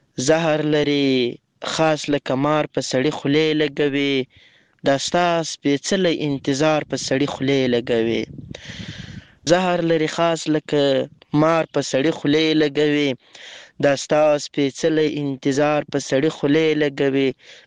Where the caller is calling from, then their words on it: Lashkar Gah, Helmand, Afghanistan; accent: Helmandi; یو ځل بیا خوشاله یم چې در سره ګډونواله … هم له هلمند مرکز لشکرګاه شاره پیغام درته پریږدم.